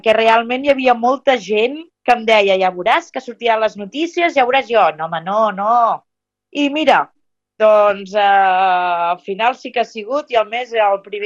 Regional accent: La Múnia, Catalonia, Spain; now in Olèrdola, Spain; bueno, jo soc realment de la Múnia, i feia molts anys que vivíem allà

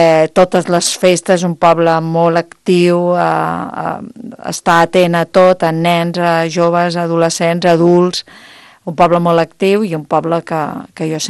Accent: Torrelavit, Catalonia, Spain; also born or lived in Lleida / Vilafranca del Penedès / Barcelona; jo vaig néixer a Lleida. Vaig estar a Torrelavit uns anys, després vaig anar als 16 anys cap a Vilafranca, al Penedès, mm-hmm. I després, quan em vaig casar, me'n vaig anar a viure a Barcelona, 10 anys. I després, doncs, vaig tornar a Sant Miquel.

